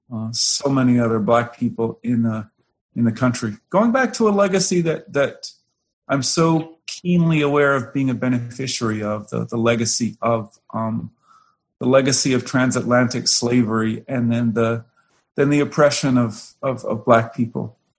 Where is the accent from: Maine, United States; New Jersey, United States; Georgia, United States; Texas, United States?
Georgia, United States; I grew up in Georgia.